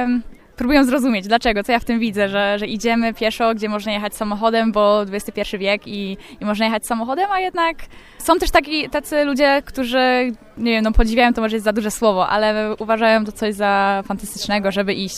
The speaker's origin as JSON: {"language": "Polish", "town": "Kalisz", "region": "Greater Poland Voivodeship", "country": "Poland", "said": "Ja jestem z Kalisza, z Piwonic."}